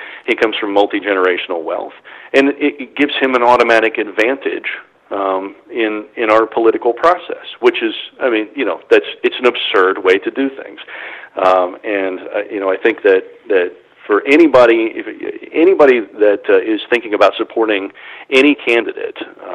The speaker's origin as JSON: {"language": "English", "town": "New Albany", "region": "Indiana", "country": "United States", "tie": "born or raised there", "said": "And it goes from my hometown of New Albany, Indiana, all the way up to South Indianapolis."}